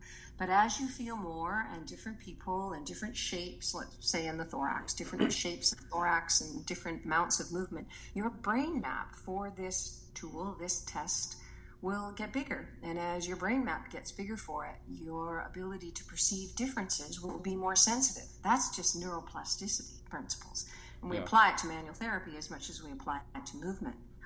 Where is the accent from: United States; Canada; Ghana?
Canada; Vancouver, British Columbia; also born or lived in Kamloops, Canada; Well, I was born in Vancouver. Vancouver has been my my hometown all my life. I had a brief period of 8 years where I lived in Kamloops.